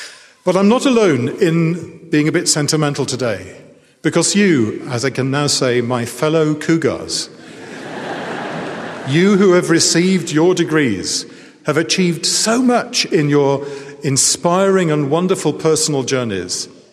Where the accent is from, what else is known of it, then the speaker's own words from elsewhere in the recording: England, United Kingdom; As an Englishman, we don't use the word commencement.